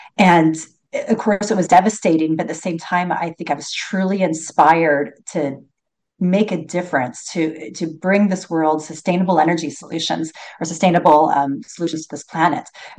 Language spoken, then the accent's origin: English; California, United States; I grew up in Northern California, home of the redwoods, those tall, like amazing trees that are 2,000 years old.